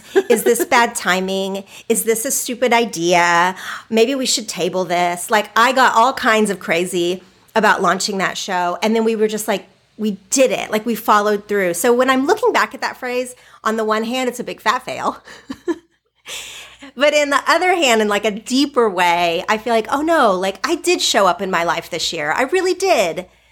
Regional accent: Oklahoma, United States; now in California, United States; You know, I grew up in Oklahoma. I'm very proud of that. I love Oklahoma.

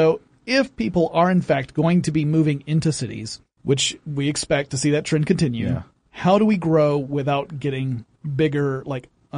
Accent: Georgia, United States; In my hometown, like where I grew up, which is in rural Georgia, which it's no longer rural.

